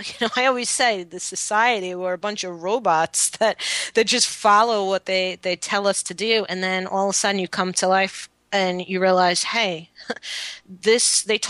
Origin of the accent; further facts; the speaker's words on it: Queens, New York, United States; I grew up in Queens